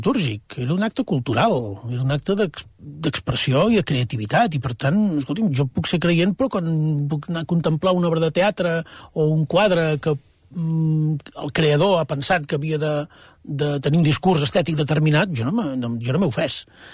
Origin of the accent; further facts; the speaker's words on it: Girona, Catalonia, Spain; jo soc gironí. Vaig viure els primers anys de Girona justament sota la catedral de Girona, al carrer Claveria.